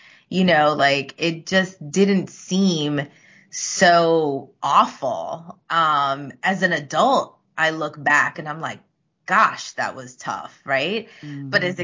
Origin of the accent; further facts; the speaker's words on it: New York, United States; that was something that I loved, you know, growing up in New York.